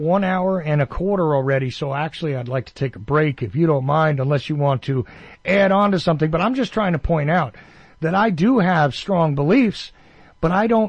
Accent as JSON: {"language": "English", "country": "United States", "said": "I know I got a raspy voice and I'm American, but you know, please, it's a different accent."}